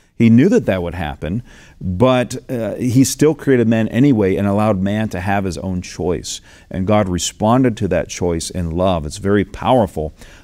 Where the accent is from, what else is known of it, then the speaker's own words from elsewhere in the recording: the South, United States; Pastor John, growing up in the South, I knew this.